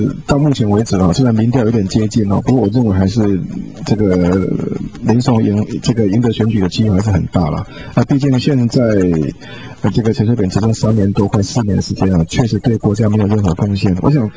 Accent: Yunlin County, Taiwan; born there; 我是在云林出生哈、哦，我父母亲都还在那边呢、哦。

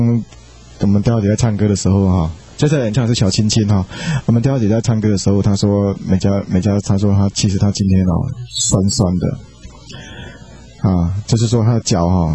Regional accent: Yunlin County, Taiwan; 包括云林县都有哈，我的家乡都有哈

